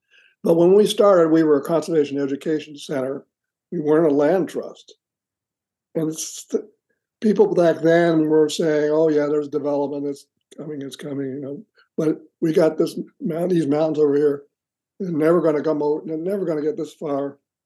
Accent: Greenville, Delaware, United States; I grew up in an unincorporated part of northern Delaware called Greenville, Delaware, near Hoops Reservoir.

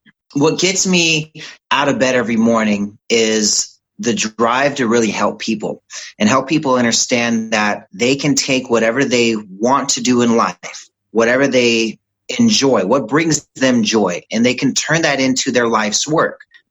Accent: Riverside, California, United States; born there; So, you know, I was born in Southern California, Riverside, and the hospital now that I was born at is currently a Lowe's.

